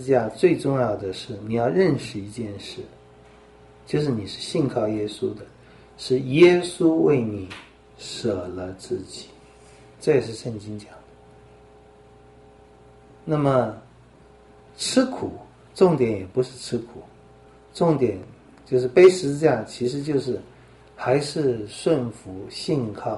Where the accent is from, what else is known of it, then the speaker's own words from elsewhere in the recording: Taiwan; 这话实在是我觉得对我们台湾人讲很好